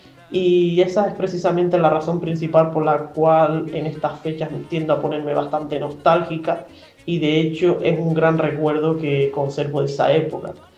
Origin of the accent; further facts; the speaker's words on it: Puerto del Rosario, Canary Islands, Spain; soy de Fuerteventura, Puerto del Rosario, y les voy a hacer un breve resumen de cómo celebramos aquí fin de año.